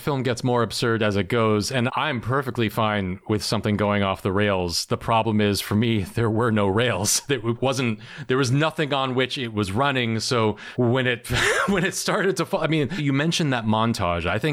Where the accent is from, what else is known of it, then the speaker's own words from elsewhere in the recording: Maine, United States; Well, I mean, of course, we grew up in Maine.